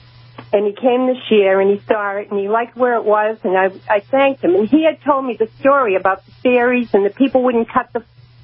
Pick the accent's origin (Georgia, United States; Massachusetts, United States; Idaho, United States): Massachusetts, United States; Lowell; we own a diner in Lowell, so we're originally from Lowell, but we have a business in Lowell.